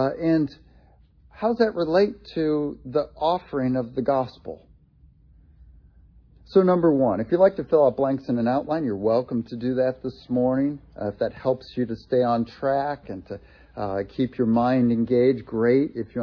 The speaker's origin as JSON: {"language": "English", "town": "Columbus", "region": "Ohio", "country": "United States", "tie": "born or raised there", "also_born_or_lived": "Rochester, New York", "said": "I was born in Rochester, New York, and my parents were from Ohio, and my dad got opportunity to come back and take a job in Columbus, Ohio, when I was going into the sixth grade."}